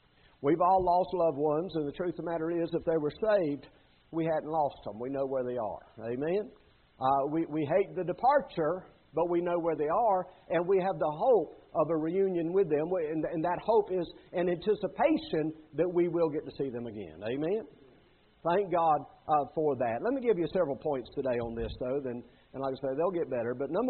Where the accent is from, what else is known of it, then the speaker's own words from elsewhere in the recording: Sumter, South Carolina, United States; I was in Sumter the other day in my hometown with my mom